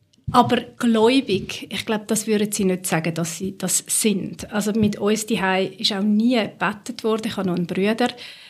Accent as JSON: {"language": "German", "region": "Zurich", "country": "Switzerland", "tie": "born or raised there", "said": "Ich bin eben nicht in Zürich selber aufgewachsen, sondern am Zürichsee, also so in einer kleineren Gemeinde."}